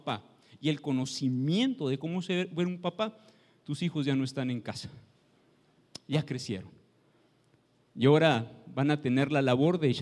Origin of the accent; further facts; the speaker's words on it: Mexico; A nadie se le olvida el Día de las Madres, y venimos de México, sabemos que es el 10 de mayo.